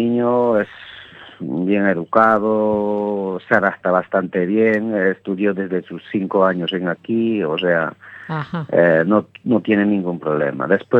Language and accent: Spanish; Bolivia; now in Galicia, Spain; yo soy de Bolivia, entonces pues venimos aquí y sabemos a cultivar todos los productos que se pueden cultivar y pues nada, aquí en Galicia es muy acogedor